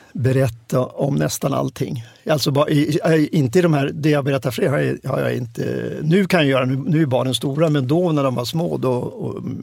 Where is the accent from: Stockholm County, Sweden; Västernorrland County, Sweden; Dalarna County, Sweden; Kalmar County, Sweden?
Stockholm County, Sweden; Stockholm; Och då tänkte jag att nu är det svenskt 50-tal för mig när jag växte upp i Stockholm.